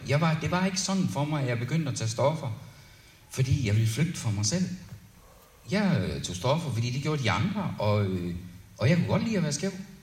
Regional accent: Copenhagen, Capital Region of Denmark, Denmark; Jeg er født og opvokset i København.

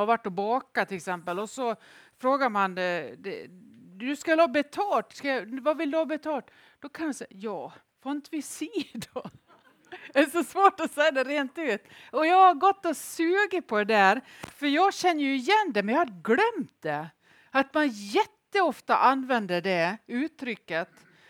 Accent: Nås, Dalarna County, Sweden; Jag är uppvuxen i Nås i Västerdalarna och där har jag varit några dagar nu.

